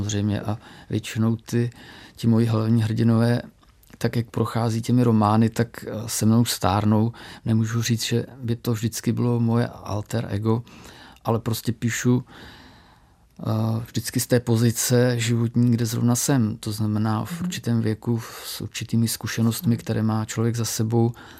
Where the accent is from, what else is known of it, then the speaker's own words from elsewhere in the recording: South Bohemian Region, Czechia; Já jsem na venkově vyrůstal, strávil jsem tam dětství v jedné vesničce u Vltavy